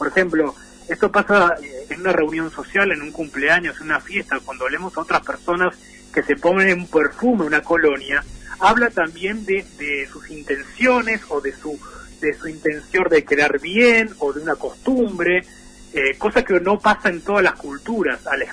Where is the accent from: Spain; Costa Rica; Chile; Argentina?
Argentina; Buenos Aires; Yo tengo 40 años, crecí en Buenos Aires